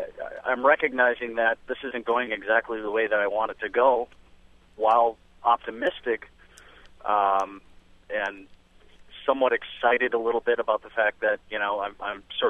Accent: Green Bay, Wisconsin, United States; I'm literally on my way from Green Bay, Wisconsin, my hometown, back to the Cedar Rapids area to have a job, part-time job interview.

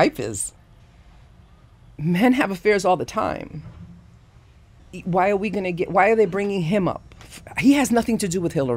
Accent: Puerto Rico; moved away; When I came from Puerto Rico

